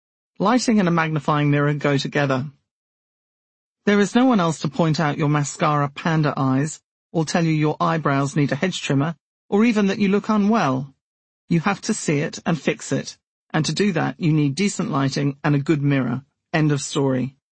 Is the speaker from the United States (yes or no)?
no; England, United Kingdom; When I was growing up in England, showers barely existed and were considered quite exotic.